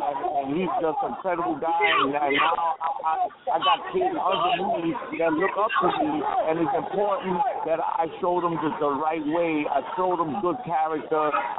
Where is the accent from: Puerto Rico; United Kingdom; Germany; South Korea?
Puerto Rico; I'm Puerto Rican. I'm from the West. I'm from the East Coast.